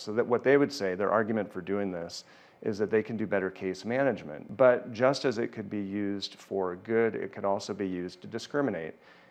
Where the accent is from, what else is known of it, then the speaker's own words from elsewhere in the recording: Golden, Colorado, United States; the address of the home I grew up in Golden, Colorado, you know, all my old phone numbers.